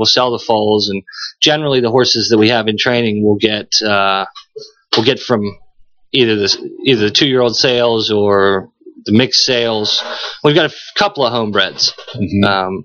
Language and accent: English; Maryland, United States; I grew up in Maryland, and I've been in Kentucky for about 10 years now, 9 years.